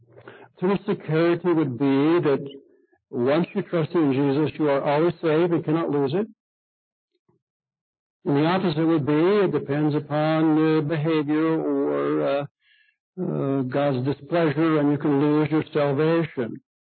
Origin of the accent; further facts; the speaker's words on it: Michigan, United States; and when I grew up in Michigan, we had Methodists, Free Methodists over here, and we had all these Dutch people over here.